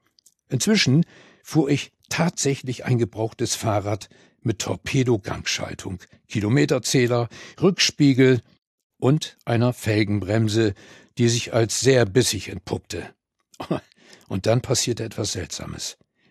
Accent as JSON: {"language": "German", "region": "Bremen", "country": "Germany", "tie": "born or raised there", "said": "ich bin im Moment öfters in Walle, wo ich aufgewachsen bin. Oder besser, genauer gesagt in Utbremen."}